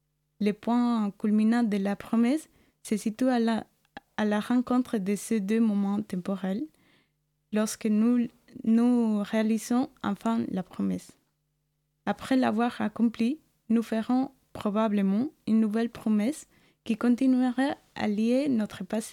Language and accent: French; Colombia; moved away; Et au moment où j'ai quitté la Colombie, j'ai fait une promesse à ma grand-mère. Bientôt, je serai chez toi pour manger avec toi.